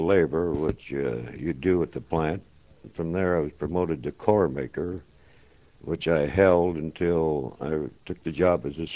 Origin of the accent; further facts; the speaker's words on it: Alliance, Ohio, United States; born there; I was born here in Alliance at 750 East Cambridge.